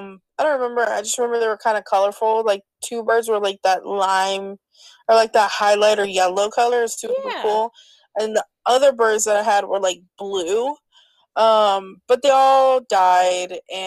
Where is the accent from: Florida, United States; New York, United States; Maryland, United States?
Florida, United States; So, you're from Illinois, I'm from Florida. Okay, I had never seen this until I moved here.